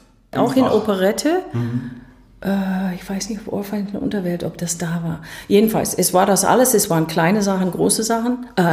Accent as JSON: {"language": "German", "country": "United States", "second_language": "German", "said": "Weil ich komme aus USA, wir hatten kein Geld."}